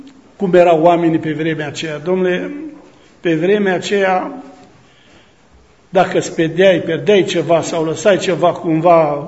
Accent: Baia de Aramă, Mehedinți County, Romania; now in Teregova, Romania; original sunt din Mehedinți, Titerleș, Baia de Aramă, dar după eliberarea mea m-am căsătorit în Teregova și asta am făcut-o la 33 de ani.

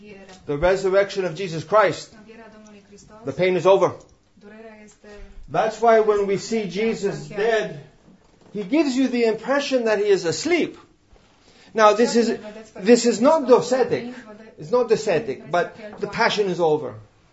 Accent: Texas, United States; I am from Texas in the United States, I told you.

